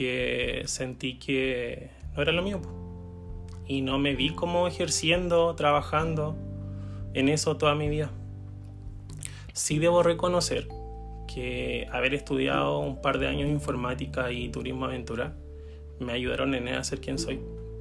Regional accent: Temuco, Araucanía, Chile; now in Santiago, Chile; en Temuco era peor en todo caso, porque había hasta olor a niña. Así que era la misma shit, o peor. Llevo ya 6 años y un par de meses en Santiago.

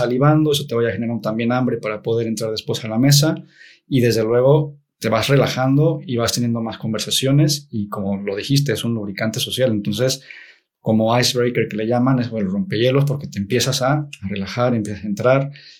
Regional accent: Mexico; o al menos en Latinoamérica o México, yo soy de México

